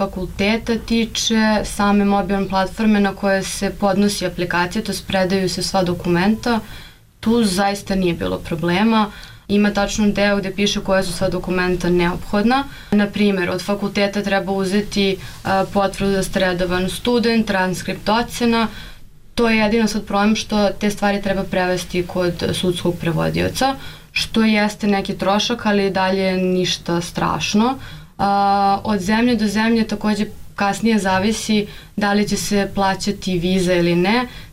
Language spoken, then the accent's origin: Serbian; Belgrade, Serbia; now in Bamberg, Germany; zato što sam odrasla u Beogradu, koji je dosta veliki grad u odnosu na Bamberg, koji ima možda 70.000 stanovnika